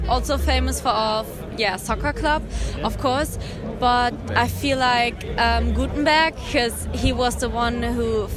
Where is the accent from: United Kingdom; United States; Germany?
Germany; Mainz, Rhineland-Palatinate; I'm from Mainz, I'm 22 years old. I'm a student of online communication and I live here in Mainz